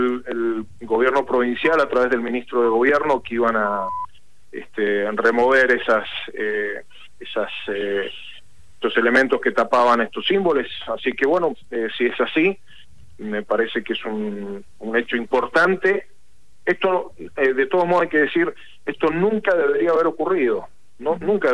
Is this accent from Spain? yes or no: no; Mendoza, Argentina; soy mendocino